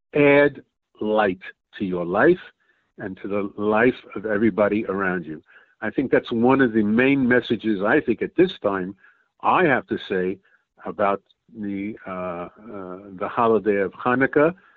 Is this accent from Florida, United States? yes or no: no; New York City, New York, United States; I was born in New York. You know, everybody in New York City sort of that I knew growing up from lower to middle class rented.